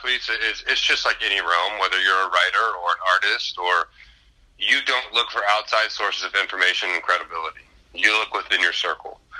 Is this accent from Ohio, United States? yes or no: yes; Cincinnati, Ohio, United States; But to move back and do it in my hometown meant everything to me. I knew that it was possible. I knew that Cincinnati was lacking that independent, culture-based, family-based performance center.